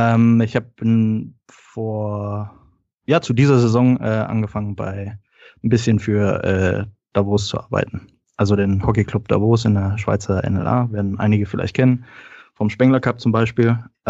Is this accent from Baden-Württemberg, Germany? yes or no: yes; Heidelberg, Baden-Württemberg, Germany; Also ich komme aus Heidelberg, also natürlich mit Bezug zu Mannheim.